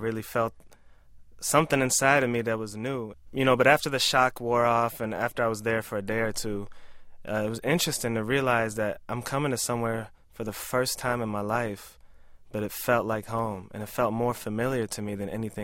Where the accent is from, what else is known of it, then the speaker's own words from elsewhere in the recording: Kentucky, United States; You know, I grew up in Kentucky around a Libyan exile community, so it was an interesting fusion of sorts.